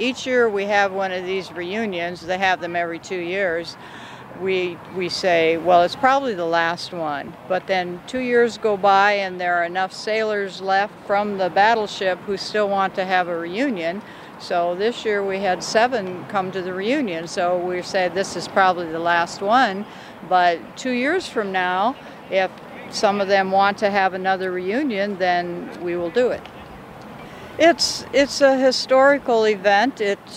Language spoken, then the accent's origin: English; Clear Lake, South Dakota, United States; moved away as an adult; now in Sioux Falls, United States; I am a South Dakotan. I grew up in Clear Lake, and then I was gone for 38 years during my Navy career, and then I moved back home to South Dakota in about 7 years ago, and I live here in Sioux Falls.